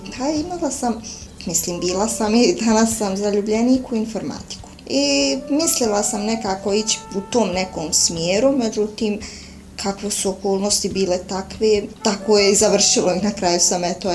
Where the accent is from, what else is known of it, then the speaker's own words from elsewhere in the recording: Vitez, Federation of Bosnia and Herzegovina, Bosnia & Herzegovina; now in Zenica, Bosnia and Herzegovina; Nisam rođena u Zenici, rođena sam u Vitezu gdje sam završila osnovnu školu, a u Zenicu sam se doselila kada sam trebala krenuti u srednju školu